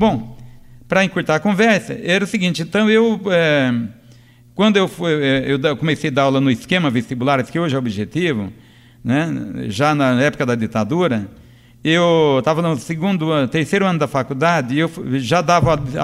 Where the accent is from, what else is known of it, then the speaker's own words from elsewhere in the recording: Northeast Region, Brazil; Eu sou nordestino e eu li Euclides da Cunha nos Sertões.